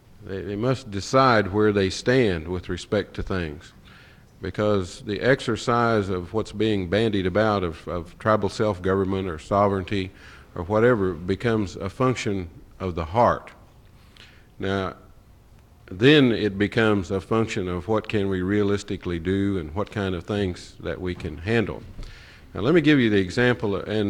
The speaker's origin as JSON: {"language": "English", "region": "Oklahoma", "country": "United States", "said": "I'm from Oklahoma, and my firm represents several Indian tribes in the state."}